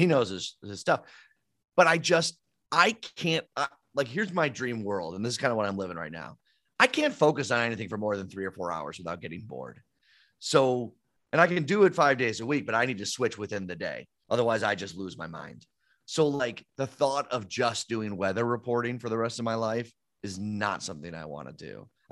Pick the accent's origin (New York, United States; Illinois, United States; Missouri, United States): Illinois, United States; Downers Grove; I grew up in Downers Grove, so I shouldn't even say that, but you know what I mean?